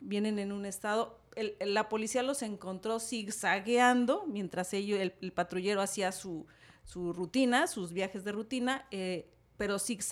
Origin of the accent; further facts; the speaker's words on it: Mexico; now in United States; todas las que estamos en esta mesa, venimos de México